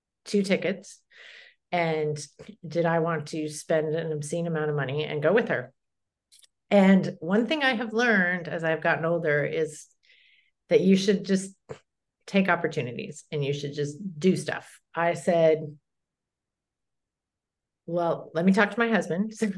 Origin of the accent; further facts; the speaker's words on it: Colorado, United States; Growing up in Colorado, you have lots of mountainsides covered with aspen trees.